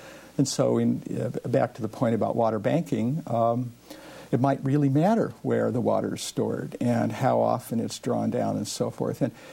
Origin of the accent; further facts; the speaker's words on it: Montana, United States; You know, I grew up in Montana. I'm from a rural area. I'm not a city person